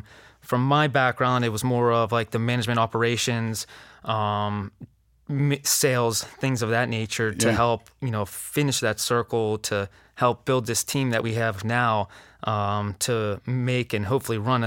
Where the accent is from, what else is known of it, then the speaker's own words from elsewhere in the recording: Greensburg, Pennsylvania, United States; now in Pittsburgh, United States; I'm originally from Greensburg.